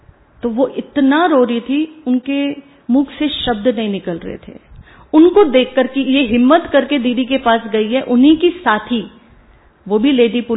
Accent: Delhi, India; हम दिल्ली से हैं

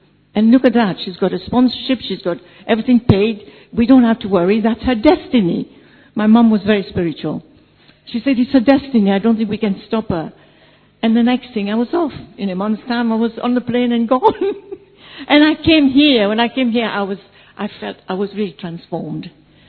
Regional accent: Mauritius; English is a second language; because we are from Mauritius and they speak, the bilingual, speak French and a very little English.

